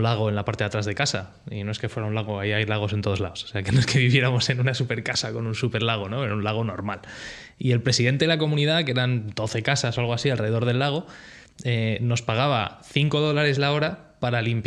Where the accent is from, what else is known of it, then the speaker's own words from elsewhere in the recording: United States; moved away as an adult; yo me fui a Estados Unidos con 9 años, me volví a España con 12, estuve aquí 2 añitos más y nos volvimos a ir a Estados Unidos y ya estuve hasta ahí hasta los 24, o sea que me crié en Estados Unidos prácticamente.